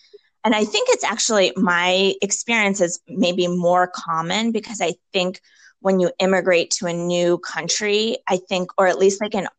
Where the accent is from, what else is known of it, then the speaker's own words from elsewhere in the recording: Newton, Massachusetts, United States; growing up in Newton, there were so many other Jews.